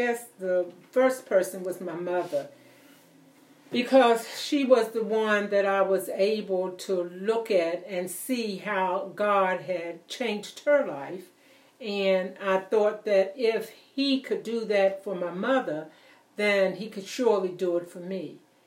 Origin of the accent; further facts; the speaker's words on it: Lexington, Virginia, United States; moved away as an adult; I'm from Lexington, Virginia. I moved, not just me, my husband and I moved down here about maybe 10 or 11 years ago.